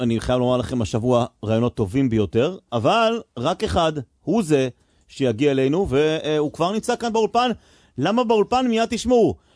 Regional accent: Jerusalem, Jerusalem District, Israel; אנחנו ירושלמים

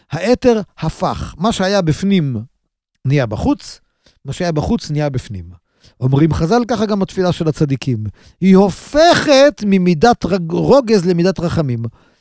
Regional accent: Kiryat Ata, Haifa District, Israel; כשהייתי ילד גרתי בכפר עטה. וכפר עטה של פעם זה היה עדיין חקלאי, היו הרבה משקים

